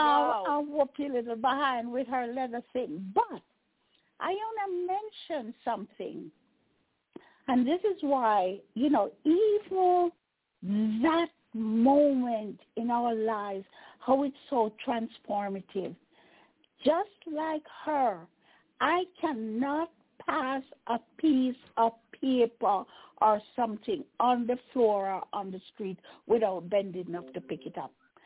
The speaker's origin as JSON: {"language": "English", "country": "Jamaica", "said": "is because I'm a Jamaican and because I went to Crescent."}